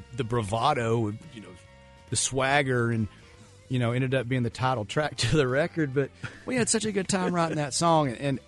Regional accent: Fort Worth, Texas, United States; This is my hometown station because you guys have always been that.

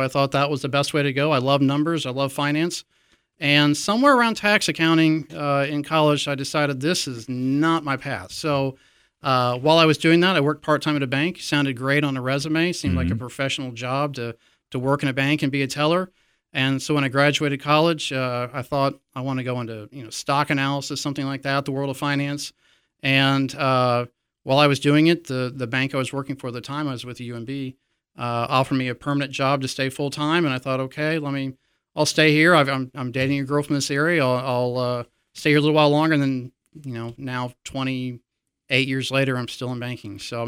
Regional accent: Springfield, United States; I am born and raised in Springfield.

